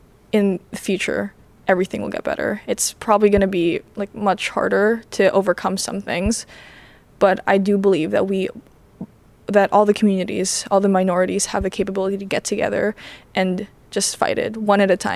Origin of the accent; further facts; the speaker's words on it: Philippines; because I'm Filipino, one teacher did bring up